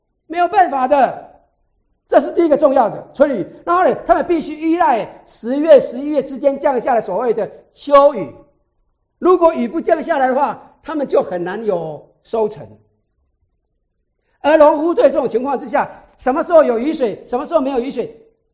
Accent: China; 我们中国人有没有这种现象啊？我们中国不是有什么靠天吃饭的？

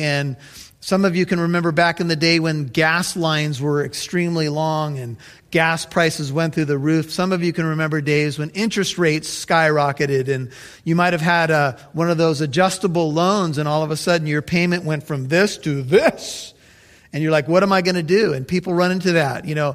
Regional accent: United States; just because I had a MasterCard and I was an American.

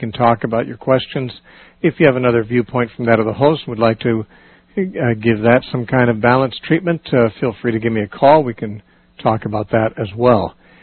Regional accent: Temecula, California, United States; we have a meeting in Temecula, my hometown.

